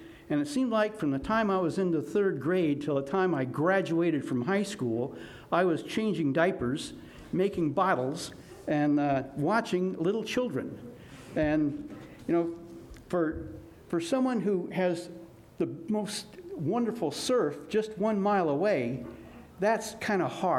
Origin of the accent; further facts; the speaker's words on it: Florida, United States; Now, I grew up in Florida, and things were going very well. I was born in the summer of 1947